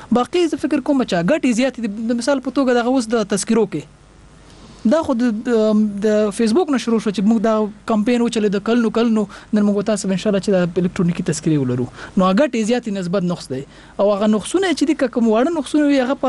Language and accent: Pashto; Kabul, Afghanistan; born there; په خیرخانه کې پیدا شوم